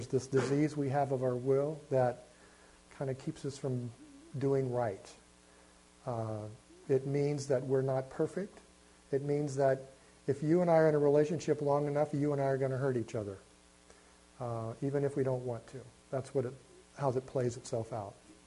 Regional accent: Corona, California, United States; born there; I was born in Corona, California in 1947, November 26th. That makes me 60 years old. I'm one of five children.

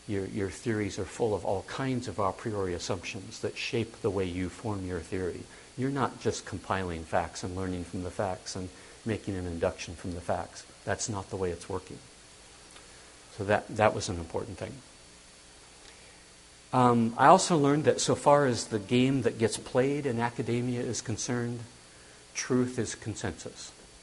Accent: Staten Island, New York, United States; I came from Staten.

